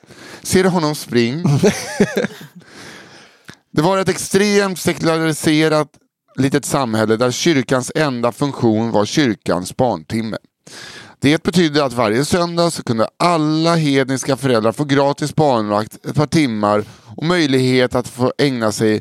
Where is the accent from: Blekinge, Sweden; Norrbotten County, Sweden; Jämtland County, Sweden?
Blekinge, Sweden; Där jag växte upp så fanns det en skola, en affär, en fotbollsplan och en kyrka.